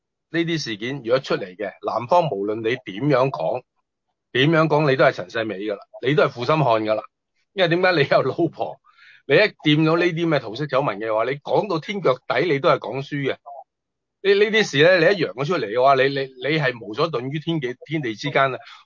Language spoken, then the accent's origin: Cantonese; Maoming, Guangdong, China; 咁我其实我嘅家乡都系嗰边嘅。